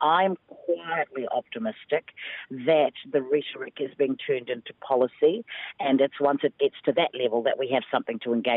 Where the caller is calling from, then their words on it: Kaitaia, Northland, New Zealand; Because I'm in the north, I'm calling you from Kaitaia